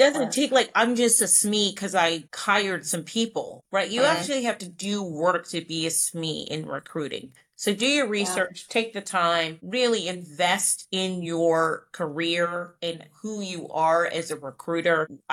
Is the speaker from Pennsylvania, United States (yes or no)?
yes; Philadelphia, Pennsylvania, United States; I don't know, I'm from Philly.